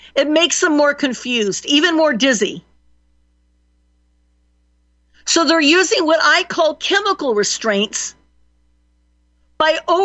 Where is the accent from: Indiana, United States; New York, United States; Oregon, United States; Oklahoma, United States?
Oregon, United States; Roseburg; When I told them there I was from Roseburg, when they asked, they could tell by my accent I wasn't from the East Coast, and I told them I was from Roseburg